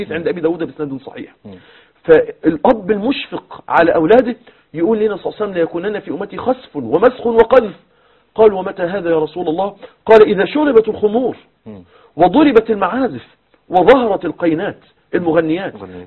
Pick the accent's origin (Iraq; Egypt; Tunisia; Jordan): Egypt; الشباب الآن اللي ماشي في الشارع بالموتوسيكلات عندنا في مصر